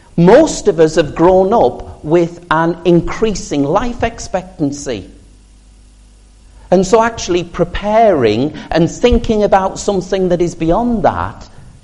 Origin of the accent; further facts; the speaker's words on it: Seaham, North East England, United Kingdom; I talk about my hometown of Seaham. When my parents still lived in the house I was brought up in, that was still home to me.